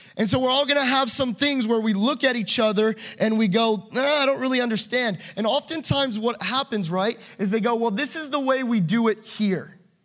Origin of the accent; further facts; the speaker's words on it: United States; I'm an American, I just say what I want.